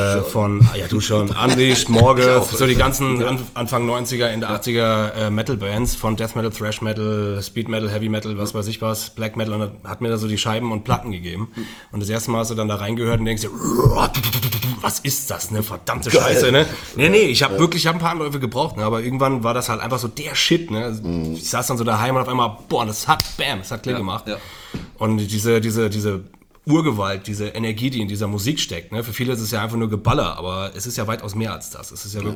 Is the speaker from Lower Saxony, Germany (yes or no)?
no; Künzell, Hesse, Germany; Genau, ich komme aus Künzel eigentlich.